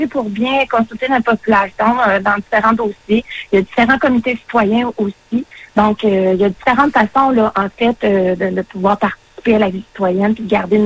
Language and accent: French; Bécancour, Quebec, Canada; ce qui se passe chez nous à Bécancour, mais dans la région